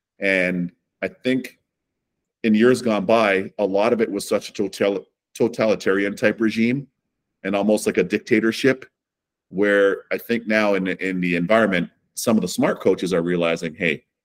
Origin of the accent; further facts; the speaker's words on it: Toronto, Ontario, Canada; I've heard my buddies in Germany that I grew up with in Toronto